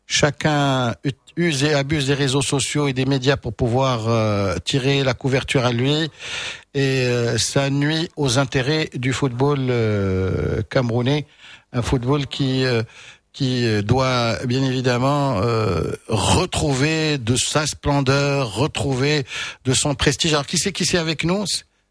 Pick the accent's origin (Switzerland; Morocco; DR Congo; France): Morocco; Moi, je dirais de mon côté en tant que Marocain